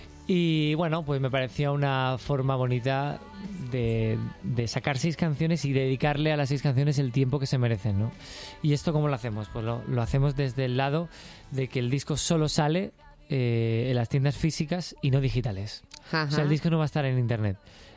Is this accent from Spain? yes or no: yes; Valencia, Valencian Community, Spain; Soy valenciano, me encanta Valencia y soy de allí, lógicamente, pero yo pienso que uno es de donde vive, ¿no?